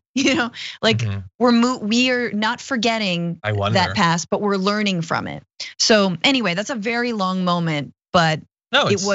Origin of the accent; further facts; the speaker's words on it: United States; I lived in Argentina for 5 years, and I've never felt more free. I'm an American, grew up here